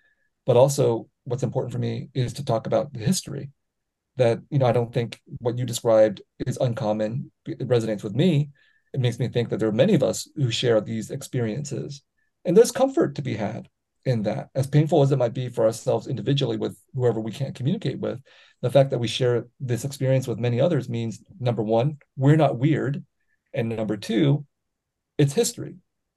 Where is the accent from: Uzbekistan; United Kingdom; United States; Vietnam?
Vietnam; Buon Ma Thuot, Đắk Lắk; go to Vietnam again, go to my hometown, which I've never been back to, because my father said you can never go back to Ban Ma Thuột. Now it's called Buôn Ma Thuột